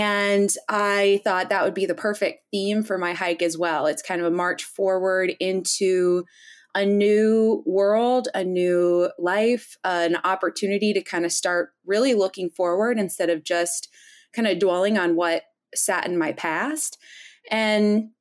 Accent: North Dakota, United States; And they found out that I'm originally from North Dakota, which is the Flickertail state

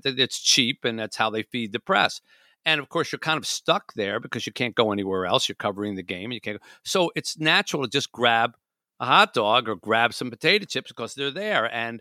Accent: Michigan, United States; Yeah, Columbus, Ohio, because I'm from Michigan

